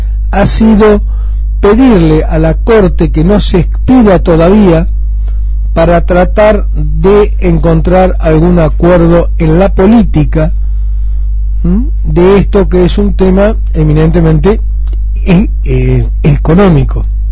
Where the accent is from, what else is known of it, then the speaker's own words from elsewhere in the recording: Buenos Aires Province, Argentina; Como bonaerense me pone muy contento